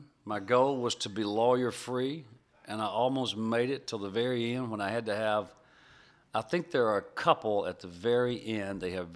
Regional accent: Memphis, Tennessee, United States; the first review was from my hometown paper, the Memphis Commercial Appeal

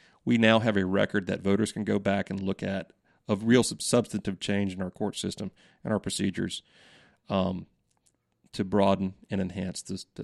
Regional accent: Winston-Salem, North Carolina, United States; born there; I was born in Winston-Salem, graduated UNC Chapel Hill.

